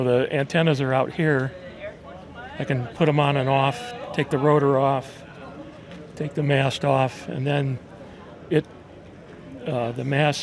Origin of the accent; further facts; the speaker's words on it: Ohio, United States; now in Atlanta, United States; I lived most of my life in Ohio here. Northeastern Ohio is where I'm from. Okay. But I live near Atlanta right now.